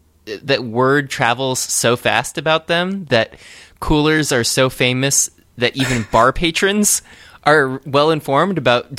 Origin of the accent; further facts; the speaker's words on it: Harrisburg, Pennsylvania, United States; born there; also born or lived in Rockville, Maryland; Well, I mean, I was born in Harrisburg.